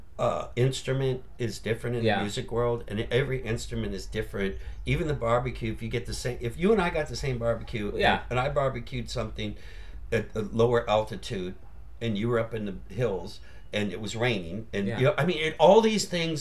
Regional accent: San Francisco, California, United States; San Francisco, my hometown. Gotta love San Francisco.

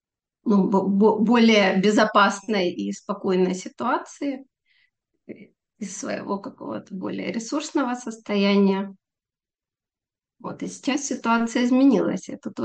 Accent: Kharkiv, Kharkiv Oblast, Ukraine; moved away as an adult; now in Israel; я родилась в Харькове, жила в Харькове до 18 лет. Вот, и последние более 30 лет я проживаю в Израиле. И, собственно, здесь уже обучалась. То есть в Харькове я еще успела поучиться в медучилище.

